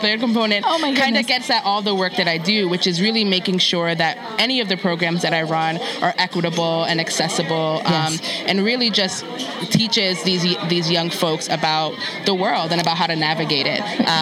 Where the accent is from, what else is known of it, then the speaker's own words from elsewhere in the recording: Elmsford, New York, United States; So I grew up in Elmsford, Greenberg. I always joke with people, we have a White Plains address, a Greenberg garbage can, and I went to Elmsford schools.